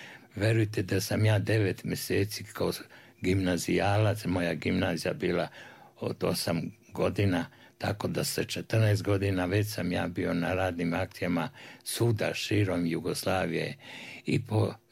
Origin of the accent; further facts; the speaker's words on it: Kruševac, Šumadija and Western Serbia, Serbia; Onda sam prešao u Kruševac, pošto je to bio moj rodni grad tamo.